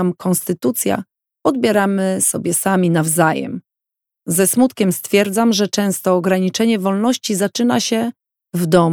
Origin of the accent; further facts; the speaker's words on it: Gdańsk, Pomeranian Voivodeship, Poland; Że pochodzę z Gdańska, z miejsca, w którym rozpoczęła się polska droga do demokracji.